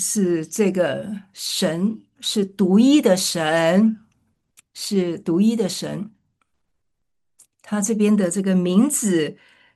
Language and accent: Chinese; United States; 我们美国人说哈利路亚哈利路亚，我们美国人是这样说